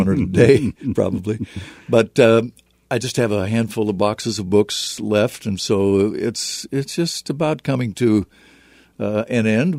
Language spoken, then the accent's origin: English; West Des Moines, Iowa, United States; to put six books in my hometown in West Des Moines.